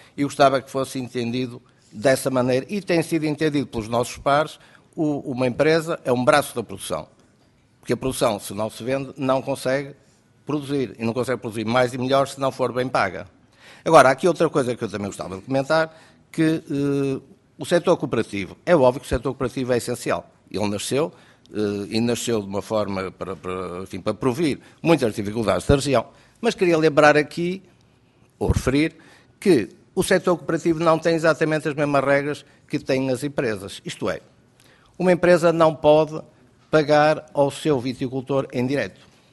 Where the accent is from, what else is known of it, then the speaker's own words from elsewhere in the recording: Pinhão, Vila Real, Portugal; Eu sou dourense, eu nasci no Pinhão, eu nasci e hei de morrer dourense